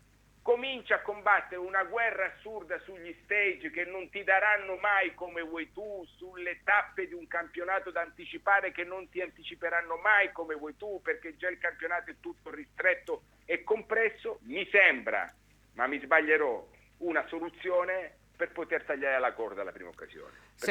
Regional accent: Calabria, Italy; sembrava una spedizione dalle mie parti sull'Aspromonte per prendere qualche latitante

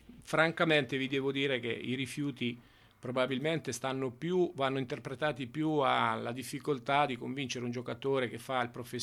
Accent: Ancona, Marche, Italy; io sono un anconetano che vive ad Ancona

